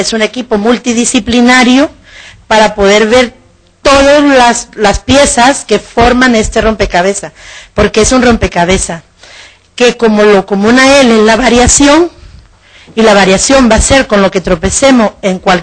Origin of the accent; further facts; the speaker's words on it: Honduras; porque me ha permitido de alguna manera entender algo que es esencial en Honduras. Honduras inicialmente fue un país eminentemente agrícola, y la agricultura para mis paisanos es